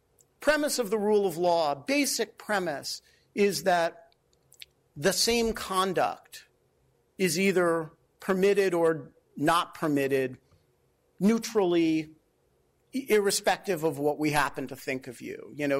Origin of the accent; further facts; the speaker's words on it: United States; I would think I reserve the right as an American